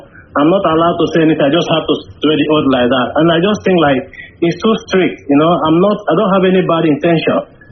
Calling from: Bangkok, Thailand; I'm calling from Bangkok.

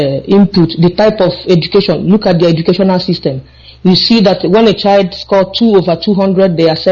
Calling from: Anambra, Nigeria; I am calling from Sweden, from Anambra State.

